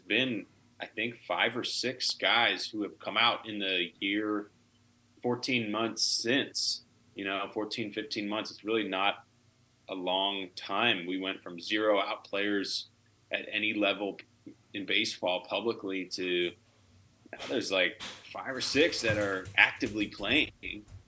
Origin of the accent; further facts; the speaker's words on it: Pennsylvania, United States; moved away; I grew up in Pennsylvania originally. I haven't lived there for almost a decade now, but that's where I'm from. Montgomery County, which is eastern Pennsylvania, Philadelphia area.